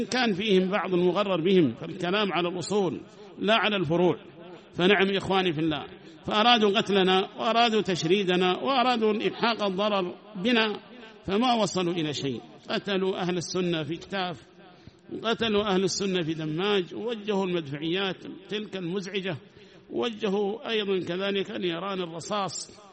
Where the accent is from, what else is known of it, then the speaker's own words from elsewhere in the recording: Yemen; تأملوا وتفكروا يا عباد الله إلى أي شيء صارت بلدنا اليمن